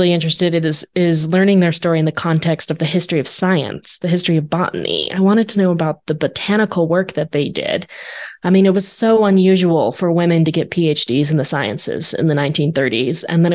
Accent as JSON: {"language": "English", "region": "Arizona", "country": "United States", "tie": "born or raised there", "said": "You know, I grew up in Arizona. I've written a lot about the Colorado River, and yet I had never encountered their names."}